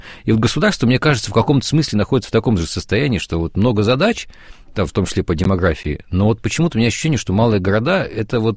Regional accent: Bryansk, Bryansk Oblast, Russia; now in Moscow, Russia; Я вот по городу Брянску могу сказать, что это мой родной город

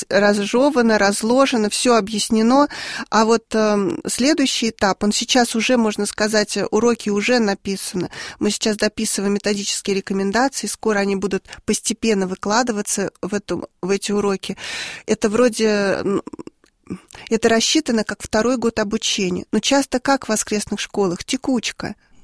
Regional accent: Moscow, Russia; now in Ryazhsk, Russia; я сама выросла в Москве, и вот меня уже на майских праздниках сдавали бабушки в Рязанскую область, в деревню, и привозили 31 августа.

